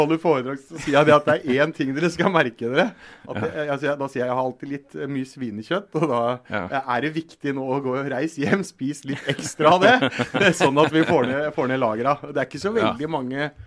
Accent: Telemark, Norway; Som telemarking og med ferie og sånn

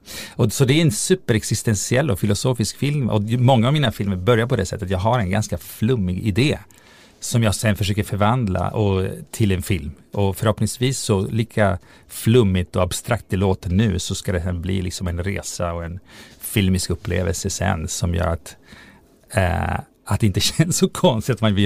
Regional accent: Italy; Då fanns knappt dokumentärer, kan man säga. I alla fall inte i Italien där jag växte upp.

